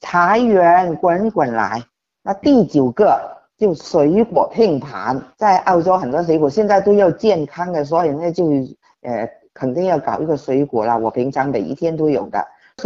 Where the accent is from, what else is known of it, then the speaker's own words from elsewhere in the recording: Guangdong, China; 第五个呢，就我们广东人呢都喜欢蒸一个活鱼